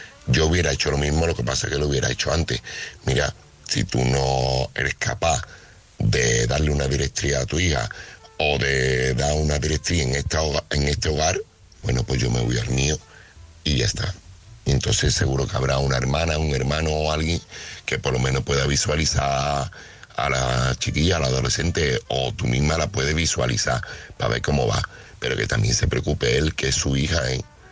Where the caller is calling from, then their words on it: Seville, Andalusia, Spain; corresponsal de Sevilla.